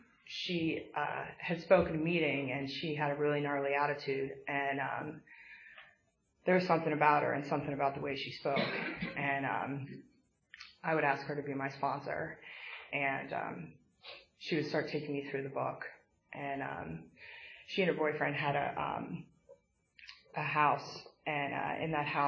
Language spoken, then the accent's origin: English; Westchester, New York, United States; I'm from Westchester. I'm smart. My hair's done. And I'm not like you. And then I moved up to a little land called Levittown.